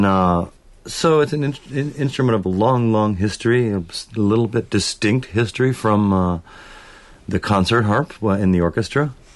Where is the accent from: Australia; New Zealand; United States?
United States; Missouri; My parents both played gospel and mountain music. I grew up in the Missouri Ozarks.